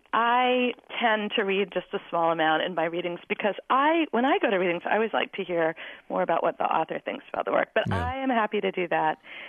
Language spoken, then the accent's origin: English; England, United Kingdom; accent: English; moved away; also born or lived in Maine, United States; my sister and I were born and raised in England because my parents had both done graduate work there. So we moved to Maine. My parents had Southern accents. My sister and I had English accents.